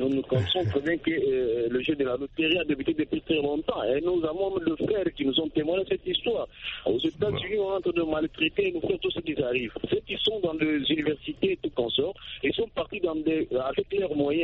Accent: DR Congo; chez nous en RDC

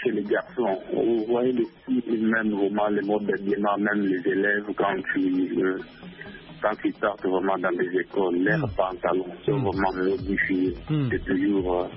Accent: DR Congo; chez nous, à Canada, nous sommes en République démocratique du Congo.

